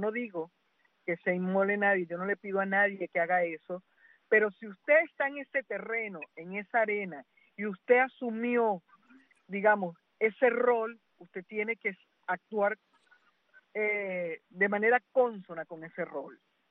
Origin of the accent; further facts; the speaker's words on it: Venezuela; yo tengo esa esperanza como venezolana